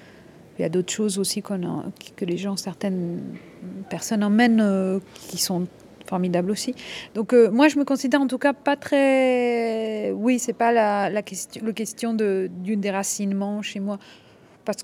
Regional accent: France; Je me dis que je suis française, même si parfois je ne le sens pas vraiment, que je sois française

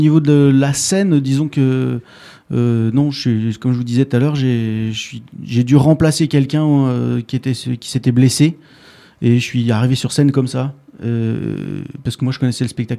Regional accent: Île-de-France, France; born there; now in Montpellier, France; Moi, non, je suis né en région parisienne

